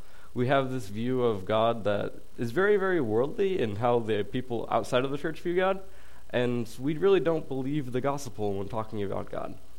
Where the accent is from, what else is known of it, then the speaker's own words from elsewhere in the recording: Rhode Island, United States; moved away as an adult; now in Lincoln, United States; So I grew up in Rhode Island, so I'm very, very far away from home. And I'm here in Lincoln, I'm here in Illinois to go to Lincoln Christian University.